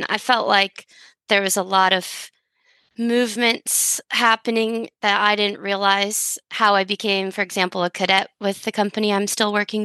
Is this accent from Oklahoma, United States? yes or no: no; Ketchikan, Alaska, United States; So born and raised in Ketchikan, Alaska. Ketchikan is primarily a fishing community